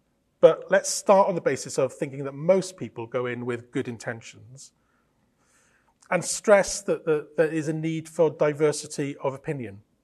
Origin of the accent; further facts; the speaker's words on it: Wales, United Kingdom; I can get away with it being Welsh.